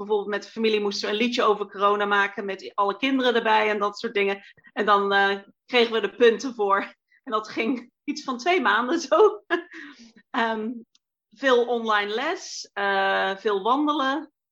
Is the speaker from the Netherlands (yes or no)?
yes; Netherlands; Ik ben Nederlands